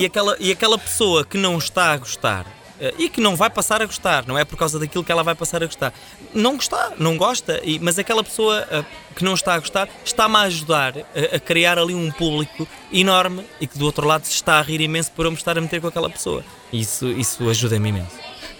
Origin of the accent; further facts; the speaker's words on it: Alcobaça, Leiria, Portugal; Eu sou de Alcobaça e naturalmente que há contas a fazer